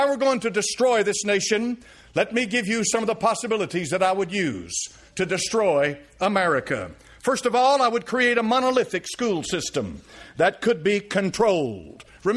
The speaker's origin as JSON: {"language": "English", "region": "Tennessee", "country": "United States", "tie": "born there", "said": "I was born on September the 17th, 1946, Knox County, Tennessee, General Hospital, as an American."}